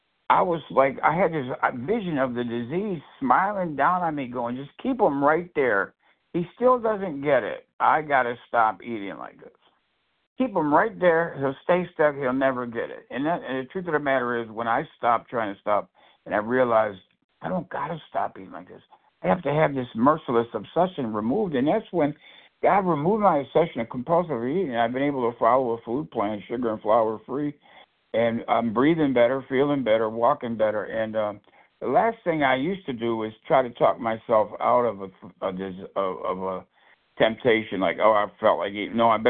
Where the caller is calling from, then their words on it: Buffalo, New York, United States; I'm calling in from Buffalo, New York, Western New York, and I'm a compulsive overeater.